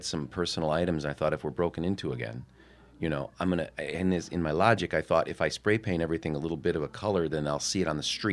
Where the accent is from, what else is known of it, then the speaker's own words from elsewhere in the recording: Midwest, United States; I was from the Midwest, though.